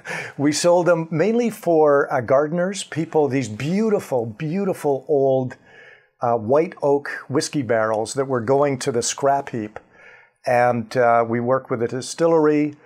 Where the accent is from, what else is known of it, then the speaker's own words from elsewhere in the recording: Dorval, Quebec, Canada; also born or lived in Montreal / Toronto; now in New York City, United States; So I'm a Montrealer, born and bred. I lived about a third of my life in Montreal, a little less than a third in Toronto, and the last chunk in New York City. And grew up in Dorval and was a hockey-playing kid